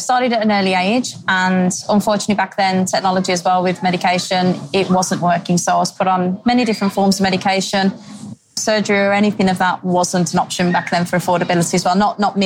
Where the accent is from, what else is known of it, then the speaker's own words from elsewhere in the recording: England, United Kingdom; moved away as an adult; So yeah, to begin, obviously I'm from England. Came over here, it would be now, I'm in my fourth year.